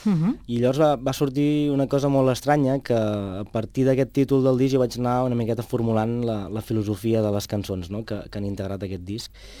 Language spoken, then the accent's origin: Catalan; Sant Pere de Riudebitlles, Catalonia, Spain; Sí, de fet, jo vinc del Penedès, de Sant Pere de Riudebitlles, i sí, és un poble de 2.000 habitants